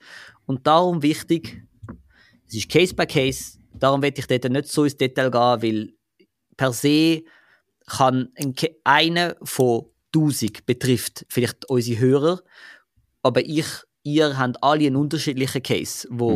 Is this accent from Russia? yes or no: no; Zurich, Switzerland; Zwar bin ich Zürcher, aber ich bash ein bisschen.